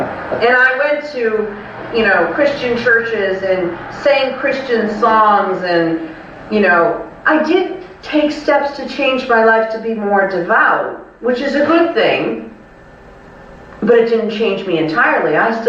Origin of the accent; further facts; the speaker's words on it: Ireland; I'm Irish, I was brought up Catholic. I went to Catholic schools.